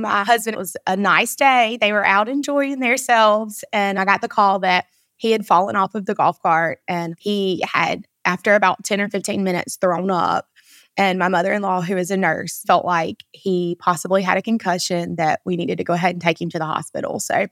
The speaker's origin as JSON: {"language": "English", "town": "Sylvester", "region": "Georgia", "country": "United States", "said": "Well, we live in South Georgia. We're from the Warwick kind of Sylvester area."}